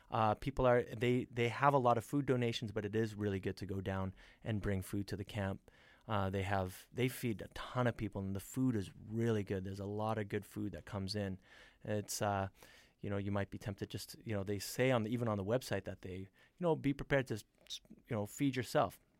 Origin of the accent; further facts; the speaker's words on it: Canada; We're from Canada, and we don't want to like mess up our ability to come back into the States